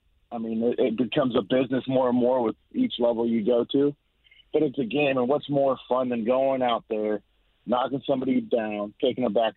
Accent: Kansas City, Missouri, United States; I mean, I grew up in Kansas City, and I grew up watching Will Shields on the offensive line for Kansas City

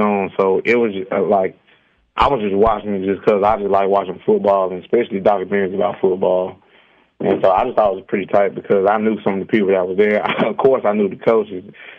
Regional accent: Goldsboro, North Carolina, United States; born or raised there

